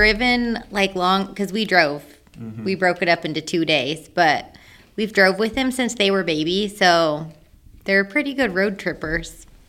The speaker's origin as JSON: {"language": "English", "town": "Columbia City", "country": "United States", "tie": "born or raised there", "said": "I grew up in Columbia City, and I'm a realtor. So I've worked with lots of people around the area."}